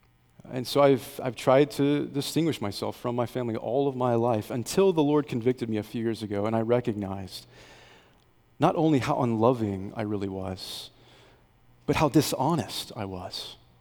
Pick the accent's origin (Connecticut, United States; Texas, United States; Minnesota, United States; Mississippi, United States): Texas, United States; born there; Most of you know I was born in Texas. I grew up on a farm. We were very blue collar. We were poor.